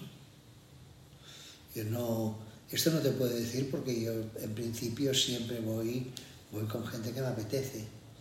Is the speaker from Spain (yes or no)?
yes; Catalonia, Spain; Y yo, cuando pregunta como catalán, me responden